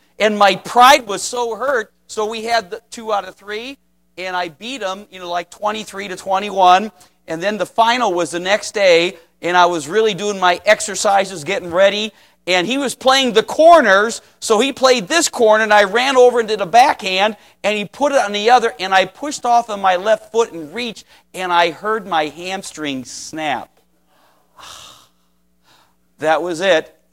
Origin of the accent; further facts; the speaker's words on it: Cleveland, Ohio, United States; now in Columbus, United States; And by the way, I'm from Cleveland, Ohio. I love the Cleveland Indians.